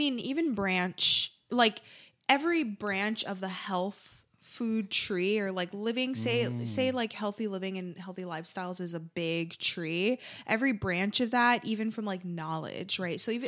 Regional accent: Miami, Florida, United States; like even in New York and where I grew up in Miami

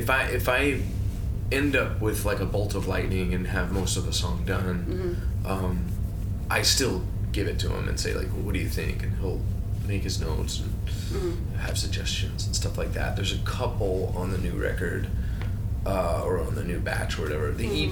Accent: Philadelphia, Pennsylvania, United States; And because I'm from Philly, there's like, you know, a whole back line's worth of gear.

